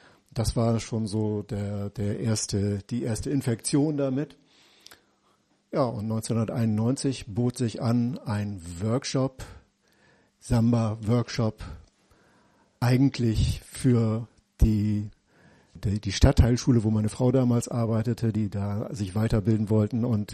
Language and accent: German; Bremen, Germany; Ja, ich komme aus Bremen